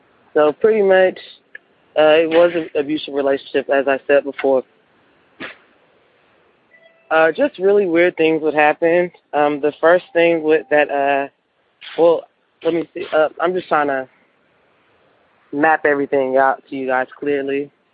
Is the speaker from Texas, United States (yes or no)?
yes; Houston, Texas, United States; I'm from Houston, Texas.